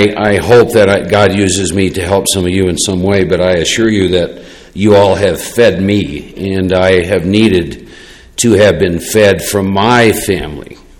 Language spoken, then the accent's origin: English; Iowa, United States; born or raised there